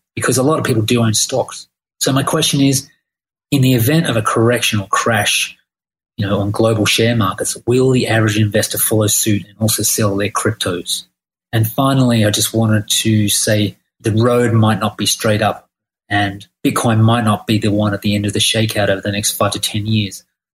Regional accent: Australia; now in Thailand; I'm from Australia. I live in Thailand with my wife, who's a dentist

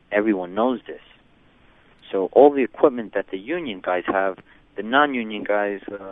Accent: Mexico; moved away as an adult; now in New York City, United States; I'm a carpenter here in New York City. I come from Mexico 12 years ago

